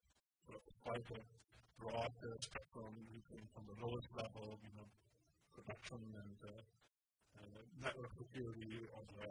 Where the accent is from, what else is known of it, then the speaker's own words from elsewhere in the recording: Germany; English is a second language; now in United States; as you may be able to tell, I'm coming from Germany, studying modern physics.